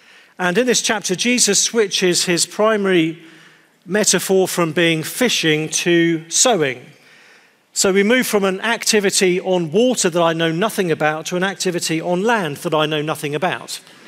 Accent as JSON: {"language": "English", "country": "United Kingdom", "said": "As a Brit who spends a lot of time in the US, I'm familiar with this experience."}